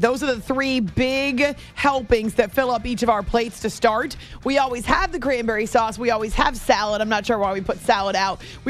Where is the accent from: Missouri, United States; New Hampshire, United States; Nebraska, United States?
New Hampshire, United States; I'm from New Hampshire, man.